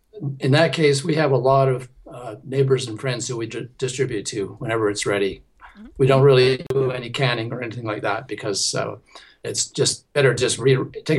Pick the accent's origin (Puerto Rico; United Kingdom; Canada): Canada; Ottawa, Ontario; I say I'm from Ottawa, but I live outside of a little village associated with Ottawa called Stittsville.